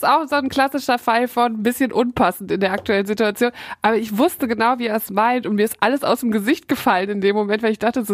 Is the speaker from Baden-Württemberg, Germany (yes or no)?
no; Dinslaken, North Rhine-Westphalia, Germany; accent: Ruhrpott dialect; ich bin ja keine gebürtige Mülheimerin, ich komme ja quasi von nebenan aus Dienstlaken, also westlichstes Ruhrgebiet / Niederrhein. Habe aber natürlich trotzdem einen sehr ausgereiften Ruhrpott-Dialekt, da bin ich sehr stolz drauf und den lebe ich auch.